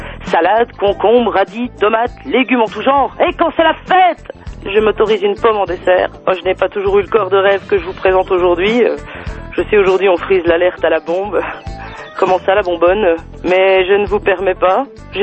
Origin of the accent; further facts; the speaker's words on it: Tallenay, Bourgogne-Franche-Comté, France; j'ai joué également deux fois à Talnay, juste à côté de Besançon, mon village natal.